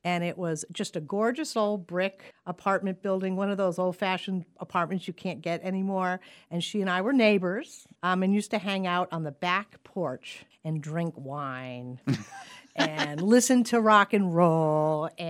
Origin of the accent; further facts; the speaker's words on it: Glastonbury, Connecticut, United States; I'm from Glastonbury, Connecticut, which was, when I was growing up, very agricultural.